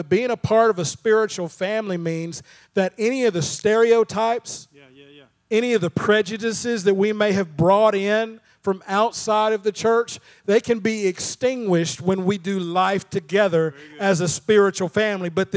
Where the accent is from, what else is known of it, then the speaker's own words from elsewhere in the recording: Tennessee, United States; For example, my wife and I, she was from East Tennessee, I was from West Tennessee, and we met in Middle Tennessee.